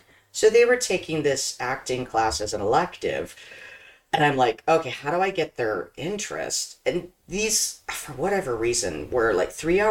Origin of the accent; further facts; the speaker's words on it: Midwest, United States; Ooh, so I'm a Midwesterner originally, been out here for 10 years